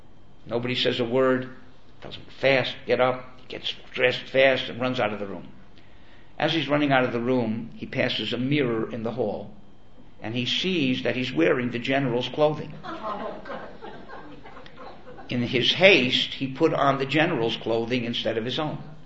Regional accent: Miami, Florida, United States; I once went back to Miami. I was a rabbi there for many years. I grew up in Miami.

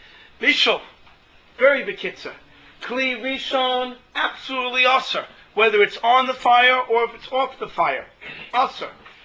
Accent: United States; I said, I'm an American. I take a shower every day.

